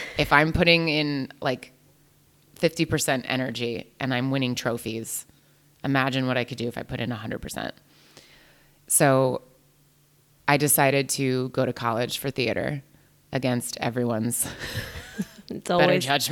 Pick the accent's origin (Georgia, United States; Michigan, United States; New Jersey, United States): New Jersey, United States; I realized I didn't do that. … I'm an actor. I'm from New Jersey.